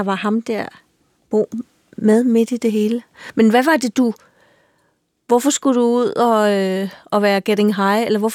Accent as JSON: {"language": "Danish", "region": "Zealand", "country": "Denmark", "tie": "born or raised there", "said": "Ja, jeg voksede op på Sjælland, så jeg kan ikke."}